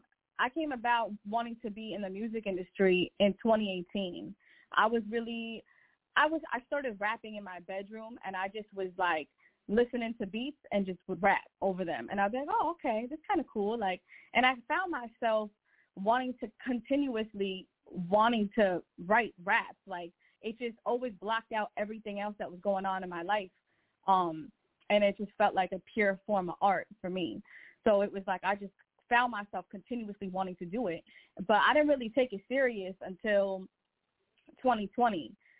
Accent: Babylon, New York, United States; It's a lot more suburban, I would say. And really just, it was definitely, it's definitely a beautiful town. You know what I'm saying? I'm from Babylon.

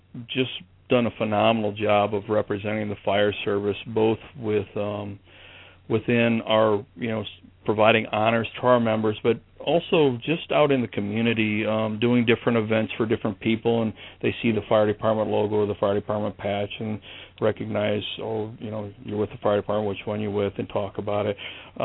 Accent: Rock Falls, Illinois, United States; now in St. Louis, United States; I actually, our organization lost a member back in my hometown of Rock Falls, Illinois.

